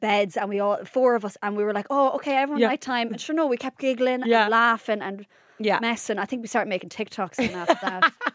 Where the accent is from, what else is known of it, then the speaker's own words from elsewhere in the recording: Longford, Leinster, Ireland; I mentioned I'm from Longford.